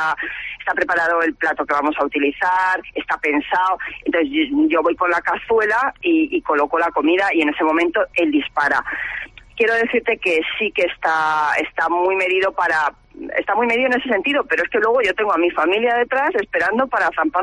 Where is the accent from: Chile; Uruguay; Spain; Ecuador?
Spain; Cuenca, Castilla-La Mancha; nosotros somos de Cuenca y la verdad es que el blog tiene casi sus inicios en Cuenca